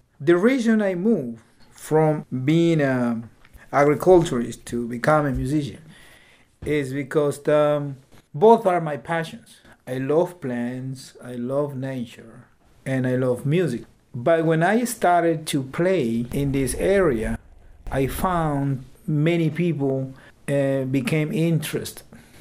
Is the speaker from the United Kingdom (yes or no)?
no; Peru; now in Greenport, United States; I am from Peru, and I immigrated here in 2004.